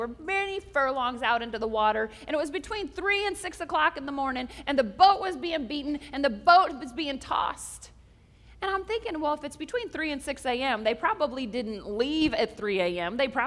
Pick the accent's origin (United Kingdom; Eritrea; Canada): Canada; born there; I was born in Canada